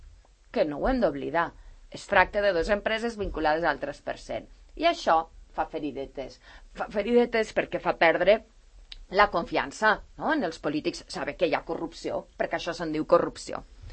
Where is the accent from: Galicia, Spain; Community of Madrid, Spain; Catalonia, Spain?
Catalonia, Spain; La Floresta; yo soy de la Floresta